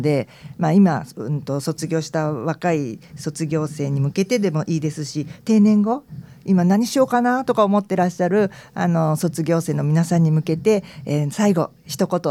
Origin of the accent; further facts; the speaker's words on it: Tokyo, Japan; accent: fake Kansai; also born or lived in Kyoto; なんで東京生まれなんですけど、たまたまね大学が京都だったもんで、うもうエセ関西弁ですよね。